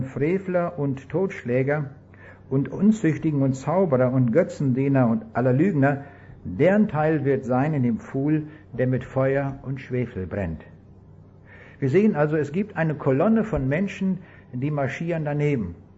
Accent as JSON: {"language": "German", "region": "Kaliningrad Oblast", "country": "Russia", "tie": "born or raised there", "said": "Ich bin in Ostpreußen geboren und ich empfinde das zutiefst als meine Heimat. Da bin ich geboren, da bin ich ein Stück weit aufgewachsen."}